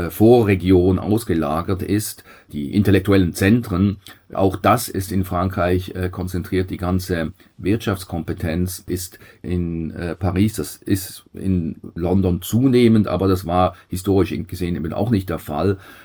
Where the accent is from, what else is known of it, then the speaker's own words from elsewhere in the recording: Switzerland; Als Schweizer irgendwo neutral dazwischen würde ich sagen, dass die föderalistischen Reflexe in der Schweiz deutlich stärker sind als in Deutschland